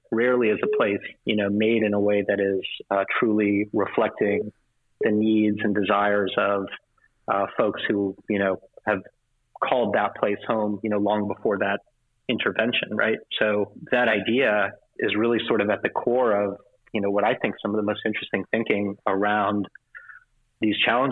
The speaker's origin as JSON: {"language": "English", "town": "New York City", "region": "New York", "country": "United States", "tie": "born or raised there", "said": "I was born in New York City and grew up there in the 80s."}